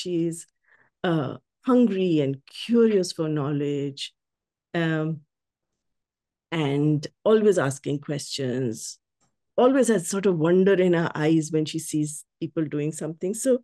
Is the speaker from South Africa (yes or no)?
no; Delhi, India; I was born in Delhi, as when you introduced me, everything about me has been homegrown in Delhi. And I grew up in a joint family.